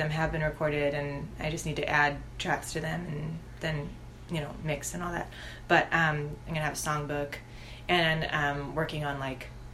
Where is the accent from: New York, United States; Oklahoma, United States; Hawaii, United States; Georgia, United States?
Oklahoma, United States; And it's the name of a river that I grew up near in Oklahoma.